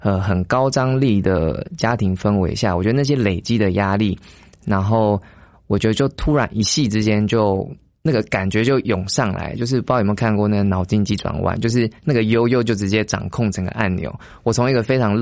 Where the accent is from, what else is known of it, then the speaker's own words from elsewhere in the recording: Yilan County, Taiwan; 我的父母都是宜兰头城人，所以我在就是幼稚园之前，我都是在一个海边的城镇长大，那里有就是外澳渔港啊，就是有冲浪的那个城镇。对，那我在那个地方长大